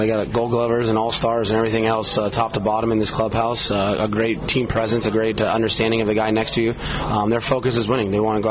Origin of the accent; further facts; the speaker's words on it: Novato, California, United States; Yeah, you know, I grew up, born and raised in Novato, California. Lived there my entire life.